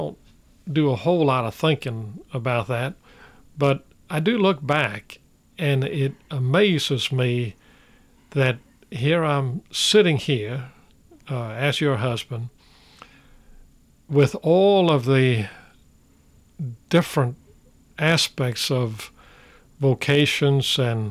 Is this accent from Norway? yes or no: yes; Norway; I grew up in Norway.